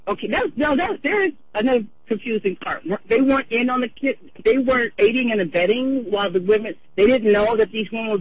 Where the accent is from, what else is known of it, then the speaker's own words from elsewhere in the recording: California, United States; So, as a Californian, what can I do to aid in making this happen?